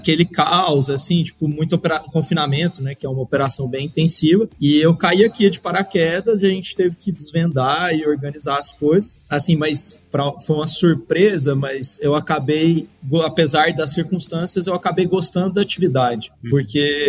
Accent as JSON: {"language": "Portuguese", "region": "São Paulo", "country": "Brazil", "tie": "born there", "said": "eu nasci, morei, assim, nasci em São Paulo, mas morei na fazenda criança, né, e gostava muito de fazenda."}